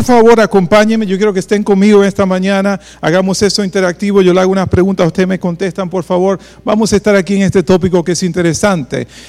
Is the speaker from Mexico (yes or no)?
no; Dominican Republic; en nuestro idioma dominicano, y Mile que está aquí no me dejará mentir que somos dominicanos